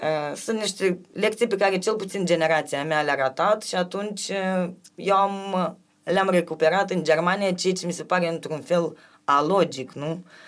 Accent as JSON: {"language": "Romanian", "country": "Romania", "said": "decât să aflăm că suntem români"}